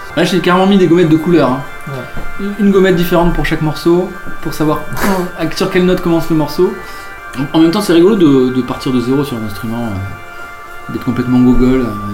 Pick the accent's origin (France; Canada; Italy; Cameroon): France; Martignat-sur-Jal, Nouvelle-Aquitaine; quand j'étais tout jeune, dans mon bled, à Martignat-sur-Jal, qui est un peu dans la campagne, là, dans la lande, Girondine